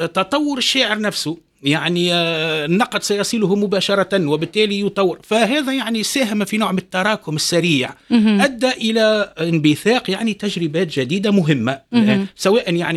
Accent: Kairouan, Kairouan Governorate, Tunisia; حينما عرف أني من القيروان وأن … هو الذي درسه يعني لأنه جدي كان أستاذ فرنسية

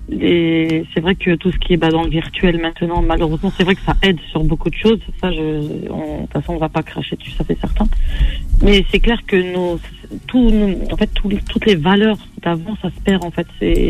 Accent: France; born there; Je suis née ici en France.

